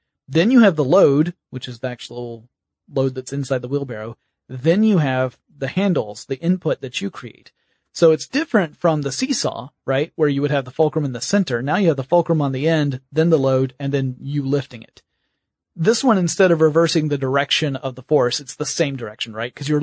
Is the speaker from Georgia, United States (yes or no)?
yes; Georgia, United States; I'm from Georgia. That example means nothing to me.